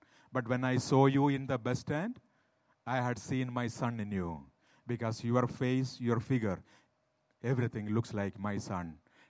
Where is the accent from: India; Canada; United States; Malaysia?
India; South India; I am extremely from South India.